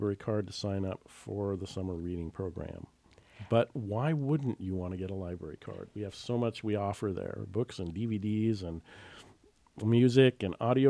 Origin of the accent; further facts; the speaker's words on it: Sitka, Alaska, United States; I grew up here in Sitka, and the library was one of my favorite places in the world.